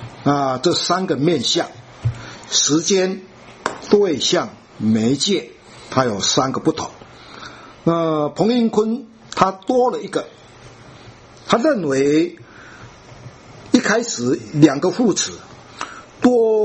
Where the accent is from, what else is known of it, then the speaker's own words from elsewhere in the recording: China; 我们中国人很喜欢说啊，一个长官他在上台讲话